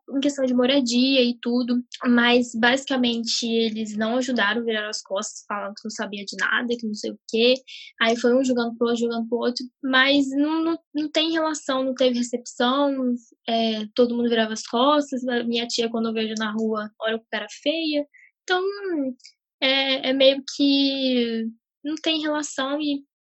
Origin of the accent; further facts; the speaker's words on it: Brazil; now in Norway; como a gente nasceu e cresceu no Brasil, e a gente veio pra cá depois de um tempo